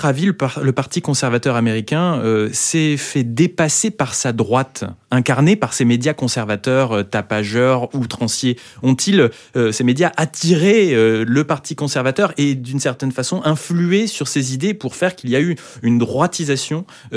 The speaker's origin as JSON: {"language": "French", "town": "Metz", "region": "Grand Est", "country": "France", "tie": "born there", "said": "dans ma ville natale de Metz"}